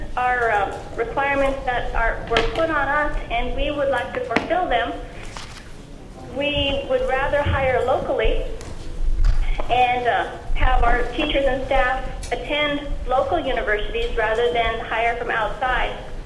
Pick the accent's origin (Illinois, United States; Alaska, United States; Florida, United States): Alaska, United States; Dillingham; I appreciate the ability to work from my hometown. It gives me the chance to stay with my family as I earn my degree.